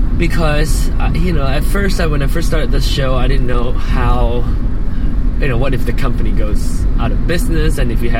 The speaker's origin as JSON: {"language": "English", "region": "Penang", "country": "Malaysia", "tie": "born or raised there", "said": "I grew up in Penang."}